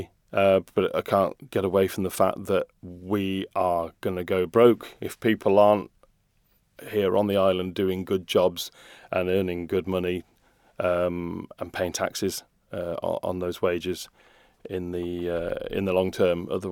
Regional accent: Rugby, West Midlands, United Kingdom; now in Isle of Man; roughly the population of my hometown of Rugby, where I grew up

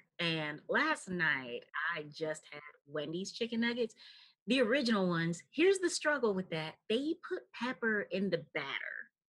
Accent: Milwaukee, Wisconsin, United States; I am born and raised in Milwaukee on the north side. So been a north side girl my whole life.

